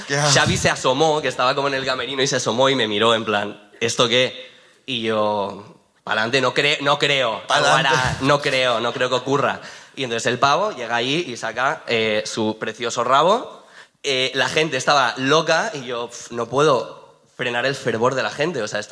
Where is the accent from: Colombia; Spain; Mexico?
Spain; Gijón, Asturias; como ya digo, soy de Gijón y dije, voy con el coche